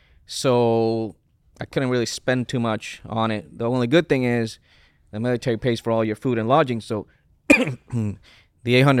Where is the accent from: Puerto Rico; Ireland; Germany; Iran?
Puerto Rico; English is a second language; moved away as an adult; I'm an island boy. I'm coming from Puerto Rico.